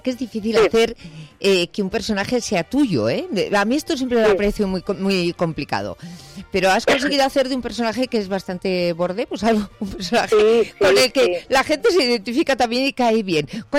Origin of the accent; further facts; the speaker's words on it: Basque Country, Spain; accent: Basque; now in Madrid, Spain; Esto no suele pasar mucho a los que no somos de Madrid y vivimos en Madrid, ¿eh? Llevas una temporada viviendo aquí y cuando vuelves a tu tierra te dicen, tienes un acento madrileño, y cuando vuelves a Madrid, en mi caso, tienes un acento vasca